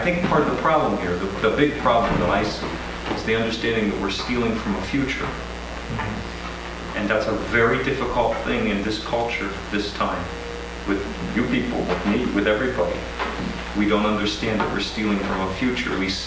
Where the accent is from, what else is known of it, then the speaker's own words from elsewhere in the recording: Baltimore, Maryland, United States; By the way, I'm from Baltimore, which is terrible.